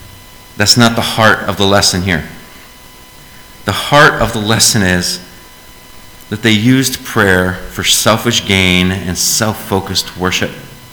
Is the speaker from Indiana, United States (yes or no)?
yes; Indianapolis, Indiana, United States; because I'm from Indianapolis. I love music that plays really loud and very hard, and you can hear it from a mile away.